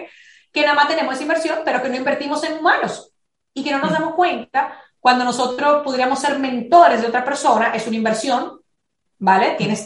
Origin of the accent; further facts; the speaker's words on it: Dominican Republic; porque yo vengo de un país de República Dominicana